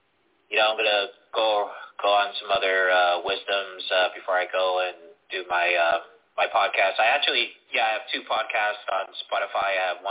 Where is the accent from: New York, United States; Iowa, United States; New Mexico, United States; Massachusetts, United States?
Massachusetts, United States; Dorchester; Also, I'm from Dorchester, Massachusetts, which is home of the Wahlbergs.